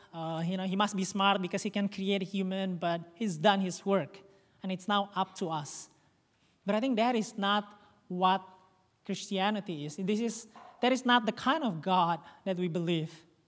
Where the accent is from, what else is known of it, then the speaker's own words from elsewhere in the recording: Bandung, West Java, Indonesia; My aunt still lives in Bandung because we are from Bandung.